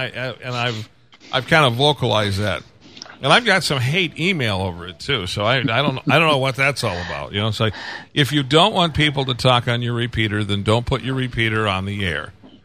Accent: Detroit, Michigan, United States; now in Lebanon, United States; here I am in Lebanon, Tennessee, you know. And I said, well, originally I'm from Detroit.

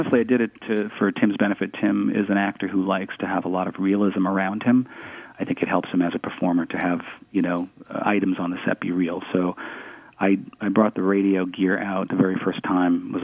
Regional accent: New York, United States; Growing up on Long Island, we'd all get on whatever at the time.

